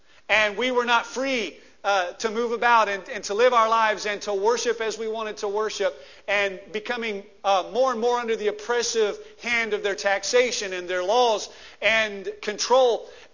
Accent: Lebanon, United States; I was proud to be from my hometown of Lebanon.

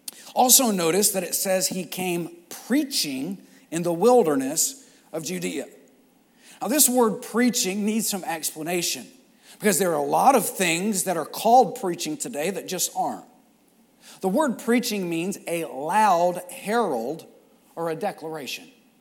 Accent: Texas, United States; Growing up in West Texas, I always used to fantasize about growing up in the old West.

